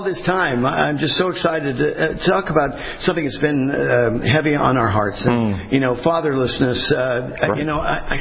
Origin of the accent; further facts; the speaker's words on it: California, United States; I'm from Southern California. I grew up.